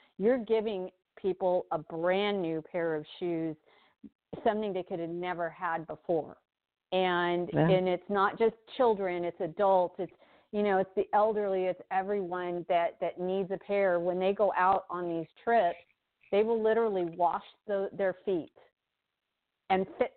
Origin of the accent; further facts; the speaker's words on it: United States; I'm speaking as an American, you can't walk into a restaurant without a pair of shoes.